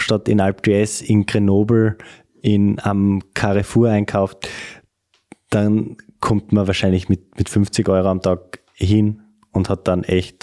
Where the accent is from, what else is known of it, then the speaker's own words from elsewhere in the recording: Austria; also ich jetzt als Österreicher hatte die Möglichkeit